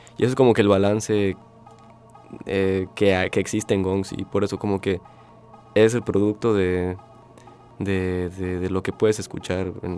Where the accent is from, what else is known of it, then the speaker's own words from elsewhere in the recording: Campeche, Mexico; venimos de Campeche.